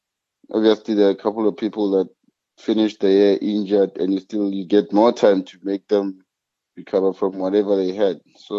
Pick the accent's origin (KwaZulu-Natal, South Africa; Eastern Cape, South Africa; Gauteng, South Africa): Gauteng, South Africa; Alexandra; also born or lived in Tembisa; Okay, I was born in Tembisa, but I grew up in Alexandra. Okay, I'm the last born.